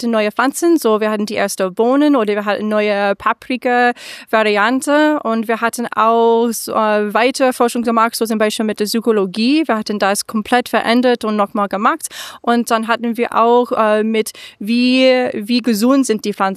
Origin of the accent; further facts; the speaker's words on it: United States; German is a second language; so ich komme ursprünglich aus den USA